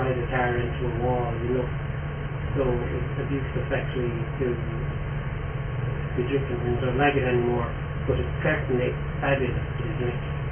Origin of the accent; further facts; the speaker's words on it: Waterford, Munster, Ireland; When I came from Waterford. In Waterford, we kind of just love our own city.